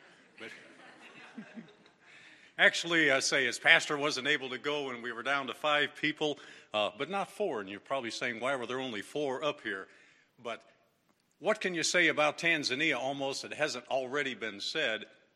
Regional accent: United States; Yeah, these kids were from Africa, and we're from the United States here.

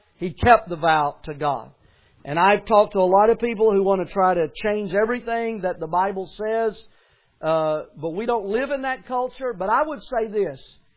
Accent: the South, United States; Now, just so you'll know, I'm from the South, and I do not have an accent.

